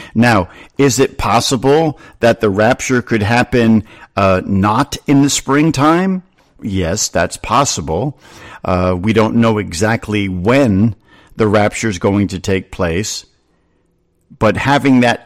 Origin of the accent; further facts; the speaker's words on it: New Jersey, United States; Growing up in New Jersey and heading down to the shore every Memorial Day weekend